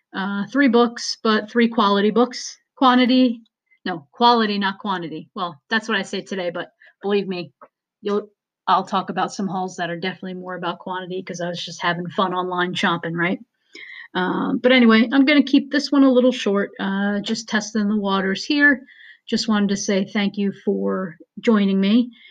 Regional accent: New Jersey, United States; I'm from New Jersey, and I just read somewhere.

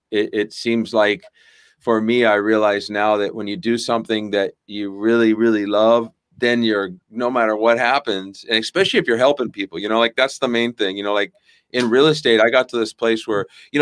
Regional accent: California, United States; moved away as an adult; now in Costa Rica; Yeah, I came from California when I was 23. I came down here.

